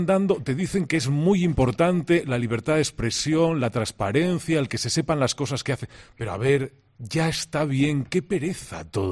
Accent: Asturias, Spain; Yo soy asturiano.

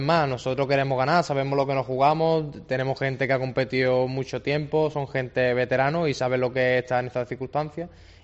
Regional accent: Málaga, Andalusia, Spain; yo soy de aquí de Málaga

